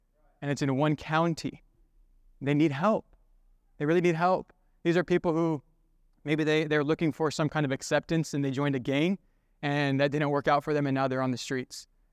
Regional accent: California, United States; And I understand it. I'm from California. It's the politics are crazy.

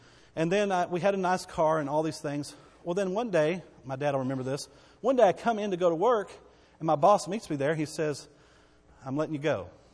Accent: Bowie, Texas, United States; I got to be a youth pastor at 18 years old in my hometown. The town I grew up in from the time I was 0 to the time I was 18. Bowie, Texas, the big city of Bowie, Texas.

